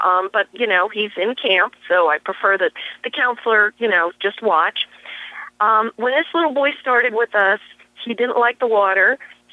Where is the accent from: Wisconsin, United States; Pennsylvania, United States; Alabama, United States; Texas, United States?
Pennsylvania, United States; Harrisburg; I'm from Harrisburg, PA.